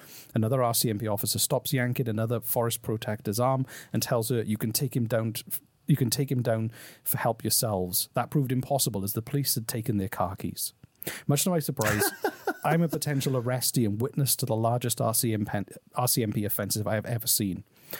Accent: Wales, United Kingdom; I think I'd probably go, because I'm Welsh, go with, just be a bit of a cliche and go with something

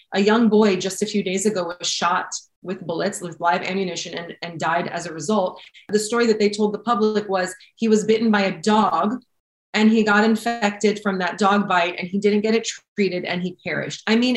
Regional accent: United States; specifically in the United States for me, because I'm American

